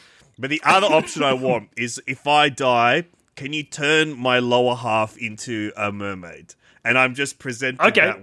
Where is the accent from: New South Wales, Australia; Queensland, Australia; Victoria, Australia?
New South Wales, Australia; Sydney; around the same parts of Sydney I grew up